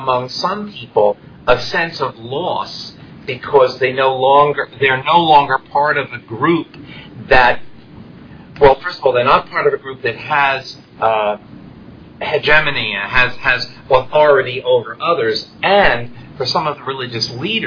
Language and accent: English; Philadelphia, Pennsylvania, United States; But I grew up in Philadelphia, obviously, and I'm really well aware of the Quaker influence. And I grew up in a neighborhood that was largely Catholic in East Mount Airy.